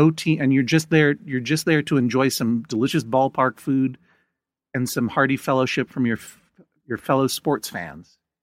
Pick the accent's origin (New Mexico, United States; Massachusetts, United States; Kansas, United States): Massachusetts, United States; I actually don't have any weird regionalisms to pitch you, even though I am from Massachusetts as well.